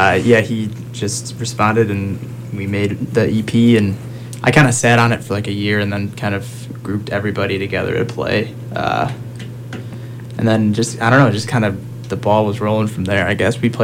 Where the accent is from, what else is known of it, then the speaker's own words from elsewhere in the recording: Chicago, Illinois, United States; I mean, we like, we're all from the Chicagoland area, so obviously, like, we go back and we play all the time